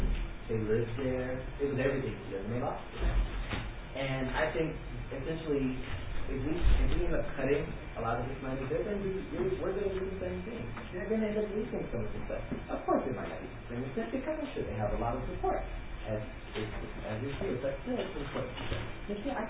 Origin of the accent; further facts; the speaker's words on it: Florida, United States; I'm definitely not going to ride bikes in the cold. I'm from Florida.